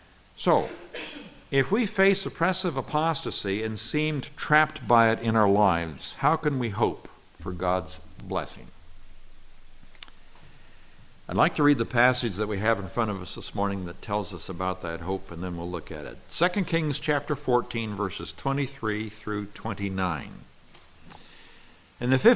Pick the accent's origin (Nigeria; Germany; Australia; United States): Nigeria; I believe in the nation where I grew up in Nigeria, recently there was a slaughter of, I think it was 120 Christians by Muslim extremists. So some of these people may have even been people that I knew as a child growing up